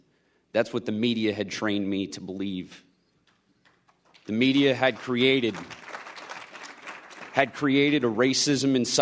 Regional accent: Belmore, New York, United States; I'm from Belmore, a town in Long Island, New York, 20 minutes out of Manhattan. I could see the smoke when the towers fell on September 11th.

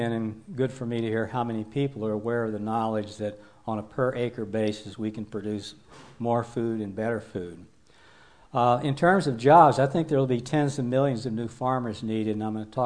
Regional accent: the Ozarks, United States; I was raised in the Ozarks, and we never talked about consuming and things like that.

